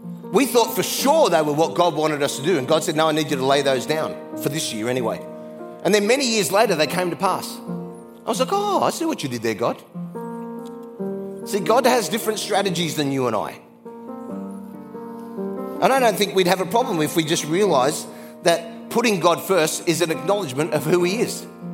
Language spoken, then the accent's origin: English; Australia; I grew up in Australia, poor.